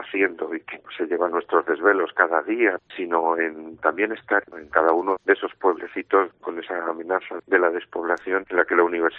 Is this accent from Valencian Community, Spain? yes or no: no; Cogolludo, Castilla-La Mancha, Spain; also born or lived in Marchamal; now in Cabanillas del Campo, Spain; soy de Guadalajara por todos los costados, ¿no? Nací en Cogolludo, viví en Marchamal un tiempo y ahora vivo en Cabanillas.